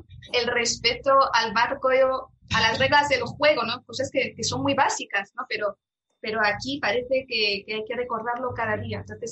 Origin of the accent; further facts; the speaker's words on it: Spain; aquí como española